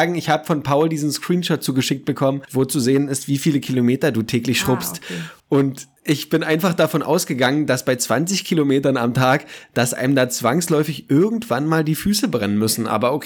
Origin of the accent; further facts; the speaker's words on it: Kolkwitz, Brandenburg, Germany; denn du warst in meinem Heimatdorf in Kolkwitz auch unterwegs